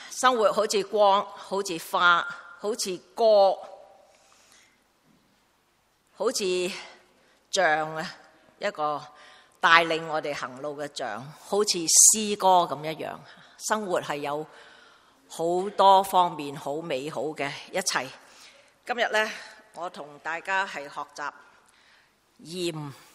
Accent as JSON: {"language": "Cantonese", "country": "China", "said": "我哋中国人就唔兴用呢啲啦"}